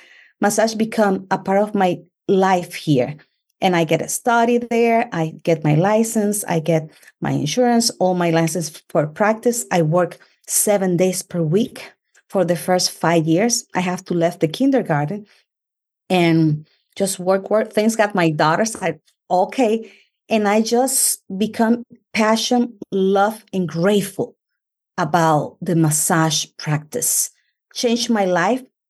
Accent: Dominican Republic; moved away as an adult; now in United States; I'm Dominican from the Dominican Republic. I emigrated to U.S. just 8 years ago.

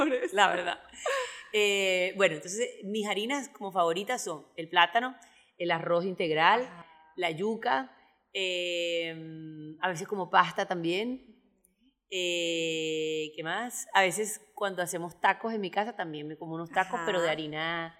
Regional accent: Caribbean coast, Colombia; como buena costeña.

